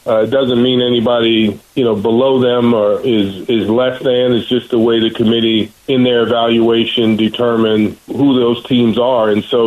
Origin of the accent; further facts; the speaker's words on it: Louisiana, United States; I'm from Louisiana.